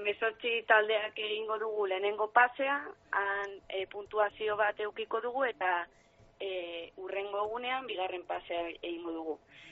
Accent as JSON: {"language": "Basque", "town": "Vitoria-Gasteiz", "region": "Basque Country", "country": "Spain", "said": "Jo, banilen Gasteizkoa nintzen"}